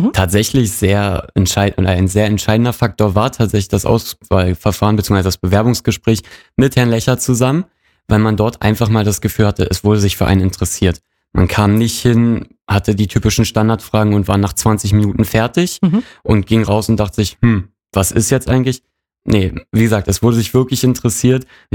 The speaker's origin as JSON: {"language": "German", "town": "Werder", "region": "Brandenburg", "country": "Germany", "tie": "born or raised there", "said": "ich bin in Werder aufgewachsen und lebe dort jetzt momentan auch immer noch."}